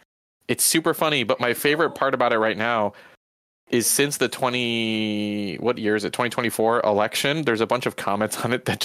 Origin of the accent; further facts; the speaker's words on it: United States; And by we, I mean the United States. I'm an American.